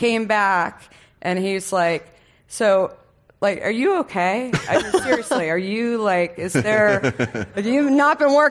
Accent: Arizona, United States; And I grew up in Arizona. I should have been drinking lots of water, but I just never did.

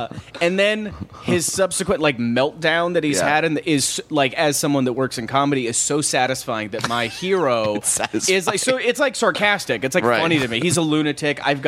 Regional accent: California, United States; I'm from the Bay Area.

